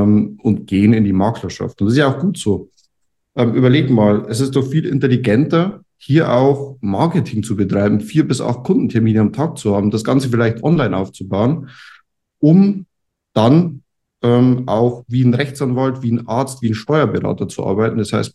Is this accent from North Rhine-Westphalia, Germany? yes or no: no; Regensburg, Bavaria, Germany; Ich komme tatsächlich aus Bayern, Region Regensburg, relativ ländlich.